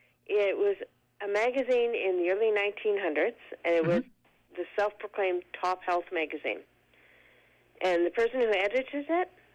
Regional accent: Canada; Though we're Canadian

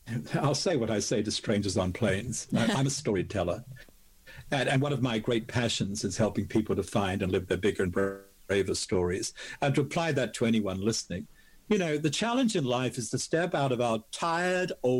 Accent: Australia; now in North America; I grew up in Australia.

